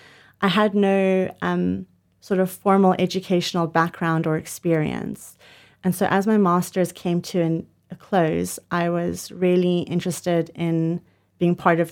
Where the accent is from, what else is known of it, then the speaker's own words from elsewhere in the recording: South Africa; as you can hear, I'm from South Africa and I did all my studying at the University of Cape Town.